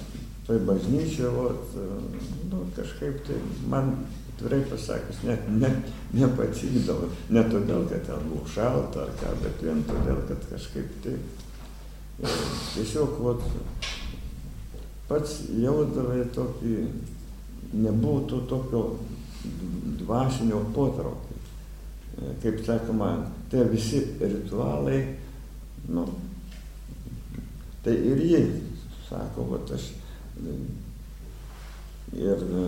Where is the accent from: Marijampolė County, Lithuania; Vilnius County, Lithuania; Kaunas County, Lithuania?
Marijampolė County, Lithuania; Lukšiai; važiavau aplankyti savo gimtajame miestelį, Šakių rajone. Lūkšiuos.